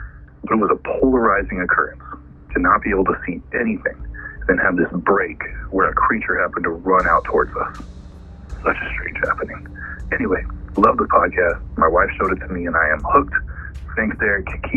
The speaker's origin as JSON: {"language": "English", "town": "Los Angeles", "region": "California", "country": "United States", "tie": "born or raised there", "moved": "as an adult", "lives_now": "Reno, United States", "said": "we decided to drive down to the LA area where both of us grew up and where most of our families still reside"}